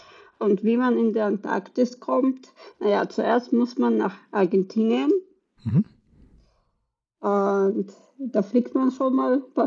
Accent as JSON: {"language": "German", "country": "Austria", "tie": "born or raised there", "also_born_or_lived": "Russia", "said": "geboren in Russland, aufgewachsen in Österreich und seit 2 Jahren als digitale Nomadin in der Welt unterwegs"}